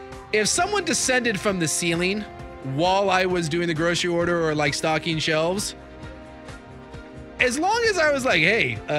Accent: Alaska, United States; I've seen a lot of snow growing up in Alaska

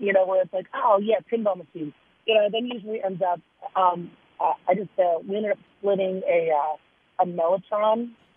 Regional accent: Pennsylvania, United States; I'm a dork from Pennsylvania. I'm not cool.

